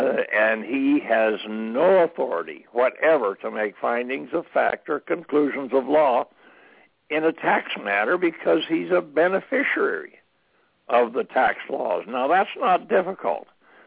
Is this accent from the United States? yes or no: yes; Montana, United States; when I was still back in my home state of Montana.